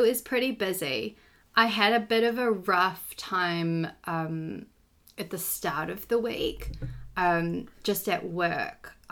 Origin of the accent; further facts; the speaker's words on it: Wellington, New Zealand; Like yourself, born and bred in Wellington.